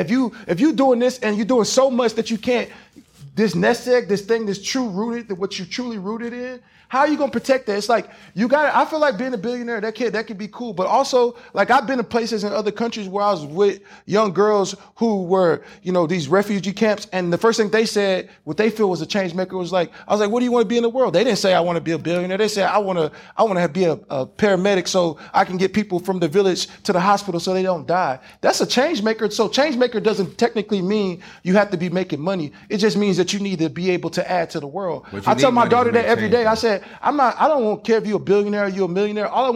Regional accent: Houston, Texas, United States; also born or lived in Louisiana; I'm not from LA. I'm from Louisiana, Houston, Texas, both Louisiana, Houston, Texas. So I'm Southern.

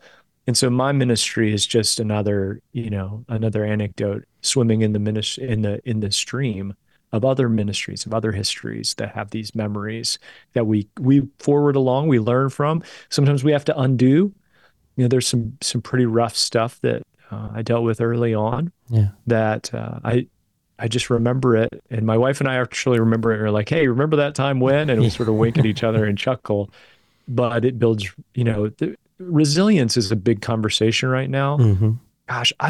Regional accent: West Virginia, United States; I grew up in Southern West Virginia, so in a Nazarene church, and Nazarene churches in the South are a little more Pentecostal, a little more high energy.

